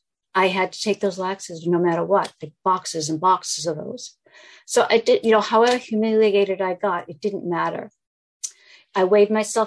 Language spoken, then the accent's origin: English; Massachusetts, United States; I am from Massachusetts